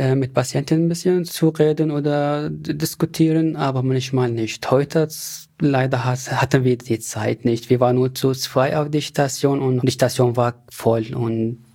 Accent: Aleppo, Aleppo Governorate, Syria; Ich komme aus Aleppo und Aleppo entfernt ungefähr 2 Stunden von Latakia.

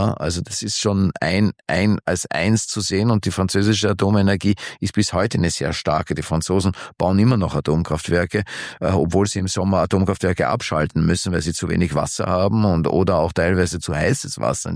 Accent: Austria

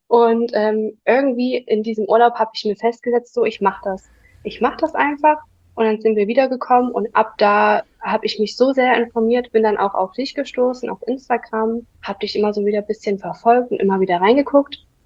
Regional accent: Saxony, Germany; ich bin 24 Jahre alt und ich komme aus der Nähe von Dresden. Hier wohne ich mit meinem kleinen Hund und meinem Freund

